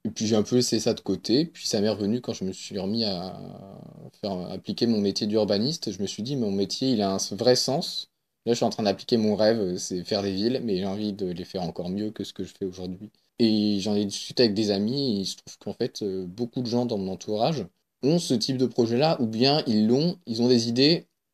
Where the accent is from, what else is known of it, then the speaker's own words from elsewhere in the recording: Auvergne-Rhône-Alpes, France; J'en connais une en Isère, parce que c'est là d'où je viens